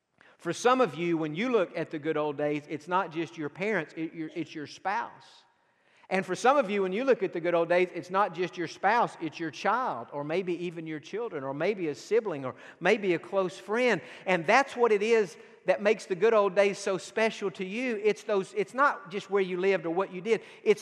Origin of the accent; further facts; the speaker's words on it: Texas, United States; also born or lived in East Tennessee / Georgia; I grew up in East Tennessee. I was born in Georgia and grew up again in East Texas. I can never remember where I'm from. I mean, I'm from everywhere.